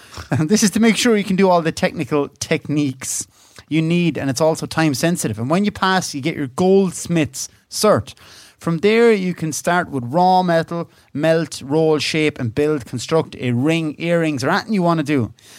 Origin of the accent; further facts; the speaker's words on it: Scotland, United Kingdom; I'm from Scotland. You'll remember us.